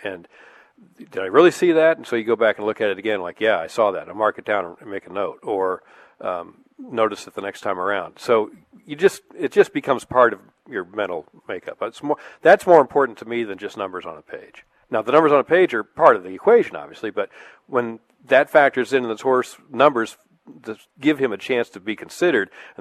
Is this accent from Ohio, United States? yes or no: yes; Ohio, United States; We lived in Columbus, Ohio for 1 year. And I grew up in Ohio, but we lived there 1 year.